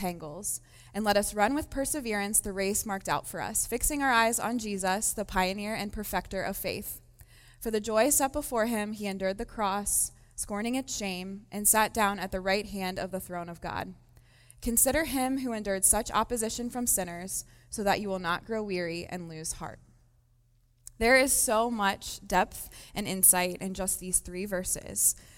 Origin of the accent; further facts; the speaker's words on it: Cincinnati, Ohio, United States; I'm on staff with H2O. A little bit about me really quick is I'm from Cincinnati, Ohio. I was born and raised a Buckeye.